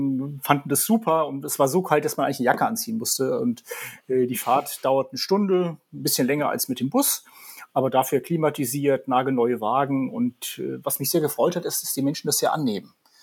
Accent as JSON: {"language": "German", "country": "Germany", "said": "ich komme aus Deutschland, das ist oft ein schöner Anknüpfungspunkt für ein Gespräch."}